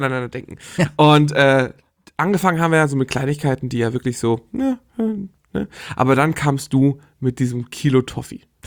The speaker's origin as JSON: {"language": "German", "country": "Poland"}